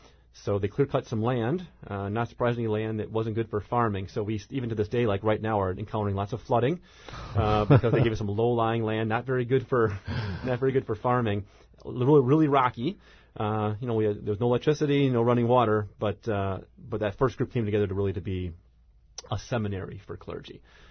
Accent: Milwaukee, Wisconsin, United States; I grew up in the Milwaukee area, and I went to Marquette University.

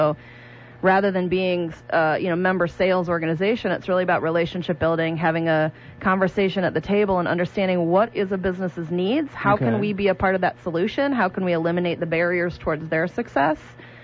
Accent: Iowa City, Iowa, United States; I grew up originally in Iowa City, which is very similar in size and demographic makeup to the to Fox Cities, to Appleton. I came to Wisconsin originally for college at Beloit, Wisconsin.

